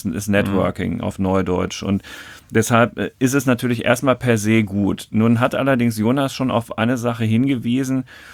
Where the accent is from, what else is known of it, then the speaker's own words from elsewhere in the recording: Dortmund, North Rhine-Westphalia, Germany; born there; dass ich gebürtiger Dortmunder bin und mir diese Stadt natürlich sehr am Herzen liegt.